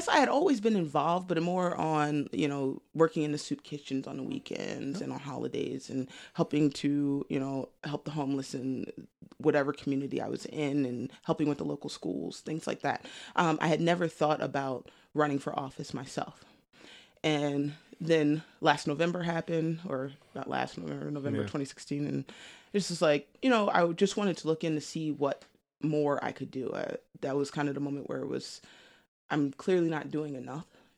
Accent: Wilmington, Delaware, United States; So I grew up in Wilmington, Delaware. My family is actually very kind of into the political scene in Delaware.

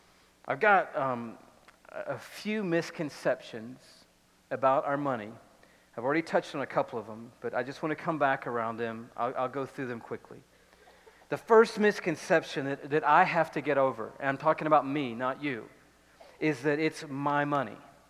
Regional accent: Atlanta, Georgia, United States; when I was growing up in Atlanta

